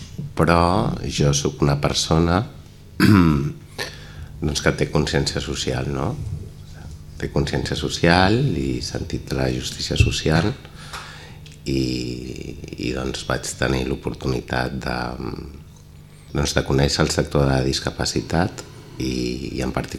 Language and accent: Catalan; Barcelona, Catalonia, Spain; Jo soc de Barcelona, en comparació amb Girona, doncs això és molt més assequible, no?